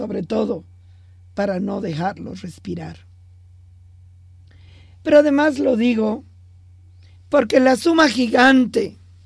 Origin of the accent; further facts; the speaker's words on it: Bolivia; Pero lo digo como boliviana.